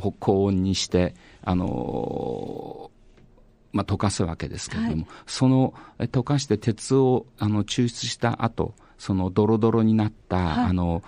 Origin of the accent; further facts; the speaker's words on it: Kushiro, Hokkaido, Japan; 東北海道の釧路市です。